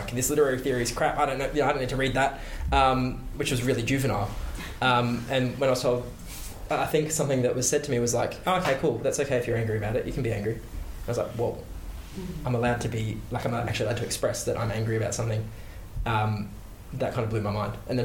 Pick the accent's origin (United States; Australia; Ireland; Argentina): Australia; Geraldton, Western Australia; And I grew up in Geraldton, working class background.